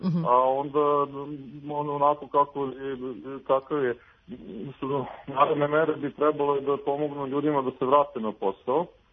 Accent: Serbia

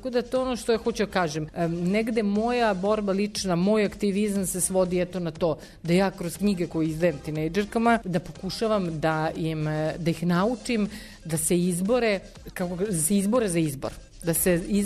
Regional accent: Belgrade, Serbia; sam odrasla u Beogradu, rođena sam u Beogradu, u jednoj vrlo pristojnoj porodici

